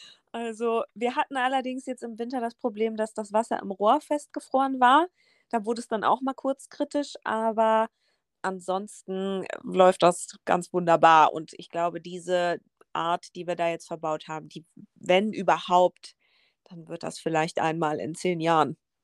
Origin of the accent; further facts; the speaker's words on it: Hanover, Lower Saxony, Germany; Das ist ganz witzig, weil ich komme ja nun aus der Großstadt, aus Hannover.